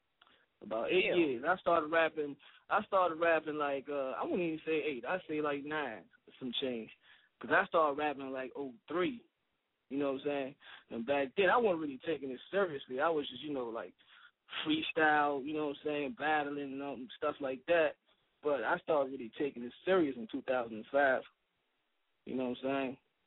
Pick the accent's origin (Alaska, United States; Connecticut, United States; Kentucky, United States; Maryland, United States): Maryland, United States; But I'm from Maryland. I'm from PG County, which is in Maryland.